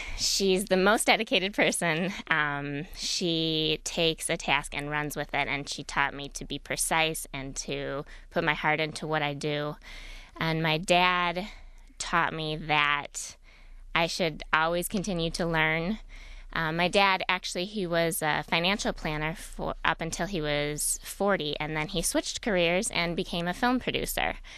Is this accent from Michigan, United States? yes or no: yes; Farmington Hills, Michigan, United States; Well, I grew up in Farmington Hills, a suburb of Detroit, and had a great family.